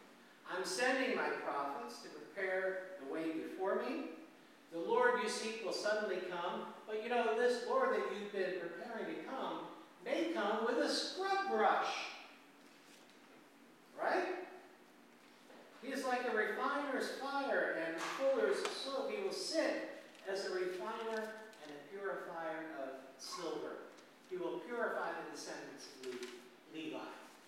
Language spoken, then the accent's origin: English; Florida, United States; Bonnie Jean and I come from Southwest Florida, Tampa, St. Petersburg area